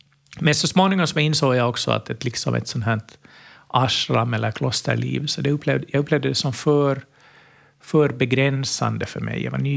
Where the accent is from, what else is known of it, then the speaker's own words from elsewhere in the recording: Finland; Jag var dålig på finska när jag var barn, som en äkta finlandssvensk.